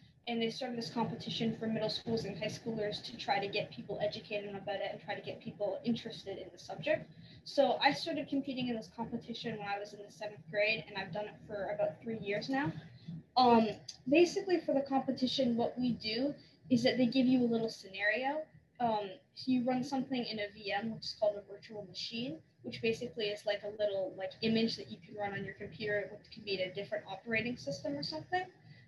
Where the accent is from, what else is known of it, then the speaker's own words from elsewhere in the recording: Morgantown, West Virginia, United States; also born or lived in California; So I was originally born in California, but we moved when I was really young. So I've lived most of my life in Morgantown, West Virginia, and that's where I currently live.